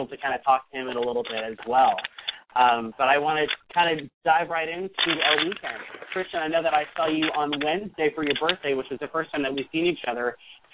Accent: Ireland; I got the fish and chips because I'm Irish

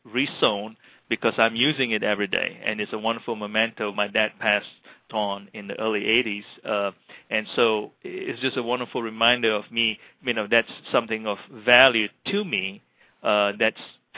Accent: Malaysia; now in United States; I mean, because, and of course, I was growing up in Malaysia.

